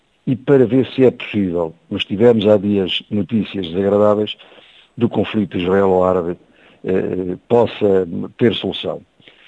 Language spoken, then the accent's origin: Portuguese; Portugal; Como português, obviamente